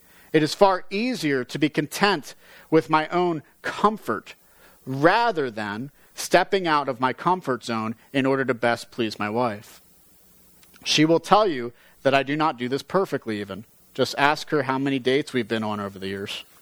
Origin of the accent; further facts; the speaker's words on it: New Jersey, United States; Most know that I come from New Jersey. I don't want to hear any groans. It is there where my family resides.